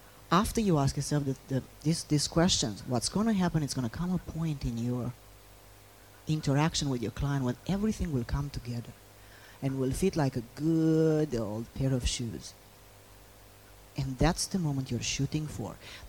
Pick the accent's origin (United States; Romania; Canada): Romania; See, I grew up in Romania, and in Romania at the time I grew up, we didn't have, I mean, we had TVs, but they were black and white TVs.